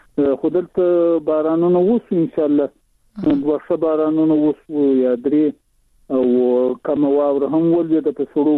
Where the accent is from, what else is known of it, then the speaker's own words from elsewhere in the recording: Shajoy, Zabul, Afghanistan; د زابل ولایت شاجیل ولسوالۍ.